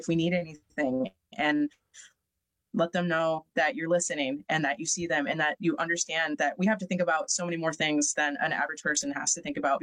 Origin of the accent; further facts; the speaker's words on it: Madison, Wisconsin, United States; I mean, just the representation of, like, we're from Madison, and reminding people that there is a very lively, bustling music scene here.